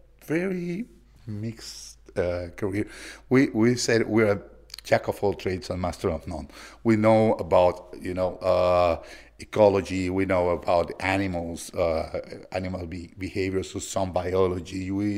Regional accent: Lima, Peru; English is a second language; I'm from Lima, Peru. I'm an engineer. I'm an artist, but I'm also an educator.

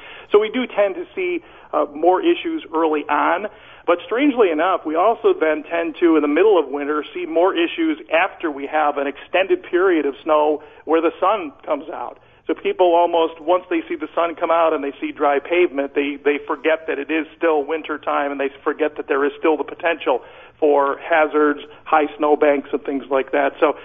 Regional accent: New York, United States; I'm born and raised in Western New York. I take advantage of it.

